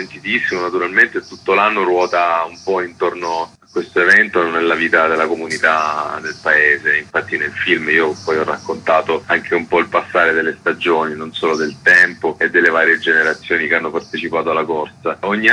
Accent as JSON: {"language": "Italian", "region": "Abruzzo", "country": "Italy", "said": "Io sono abruzzese"}